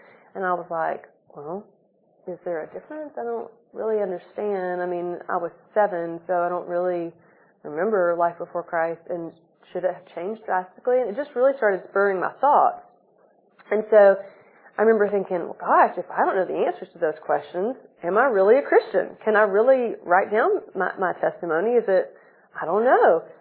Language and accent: English; Glencoe, Alabama, United States; I grew up in Glencoe, Alabama, an hour. Nobody's probably heard of it, even though we're all like an hour away from it.